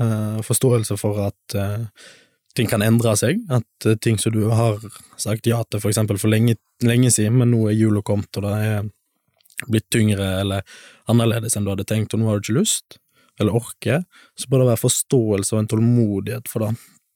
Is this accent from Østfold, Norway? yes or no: no; Stord, Vestland, Norway; Som student i Bergen så drømmer jeg om å komme hjem igjen til Stord. Det er, for meg så er Sunnhordland det her jeg har vokst opp. Vi har vokst opp på Lervik med hutta på Rubbestadneset